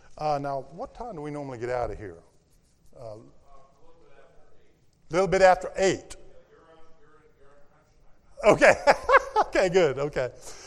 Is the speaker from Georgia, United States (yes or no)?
no; Nashville, Tennessee, United States; Now, I come from Nashville